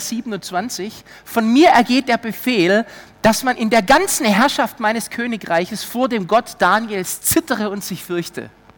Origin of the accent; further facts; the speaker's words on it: Stuttgart, Baden-Württemberg, Germany; Gut, ich komme aus Stuttgart. Ganz hartes Pflaster.